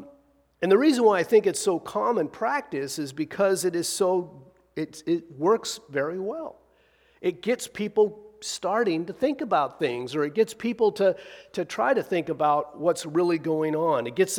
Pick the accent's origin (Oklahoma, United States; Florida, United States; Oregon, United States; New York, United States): Oregon, United States; Pendleton; When I was growing up in Pendleton, Oregon, we had two radio stations.